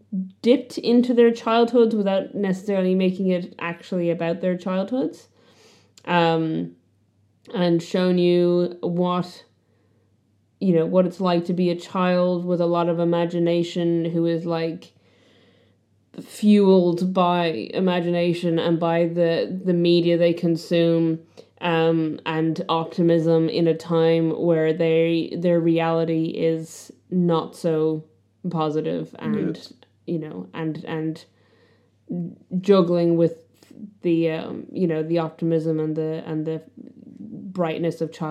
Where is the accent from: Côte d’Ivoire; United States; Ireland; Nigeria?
Ireland; And I'm from Ireland.